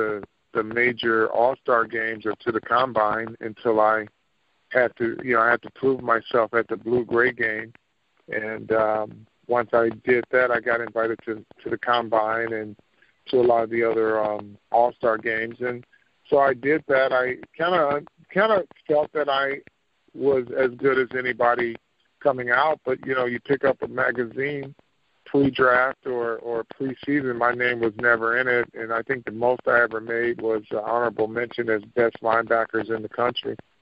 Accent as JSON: {"language": "English", "town": "Flint", "region": "Michigan", "country": "United States", "tie": "born or raised there", "said": "Well, you know, I grew up in Flint, and it was quite a you know, a hometown experience."}